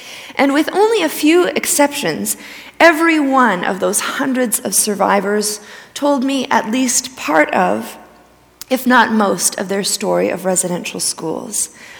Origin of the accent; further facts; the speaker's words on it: Manitoba, Canada; I grew up on Treaty 4 territory in Manitoba, very rural, near a large Métis settlement, and next to the Tutnawazabeg First Nation.